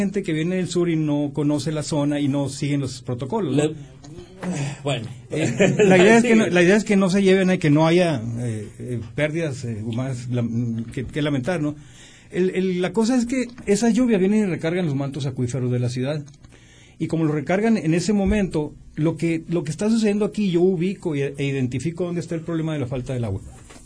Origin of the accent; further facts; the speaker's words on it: Nogales, Sonora, Mexico; somos mexicanos y Nogales se toma cerveza.